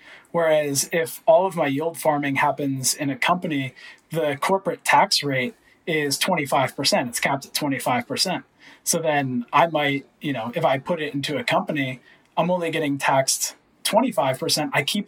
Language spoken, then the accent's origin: English; United States; moved away as an adult; now in Australia; So I live in Australia, but I'm from the United States. And being from the US, that means I have the great pleasure of my IRS saying you owe us taxes no matter where you live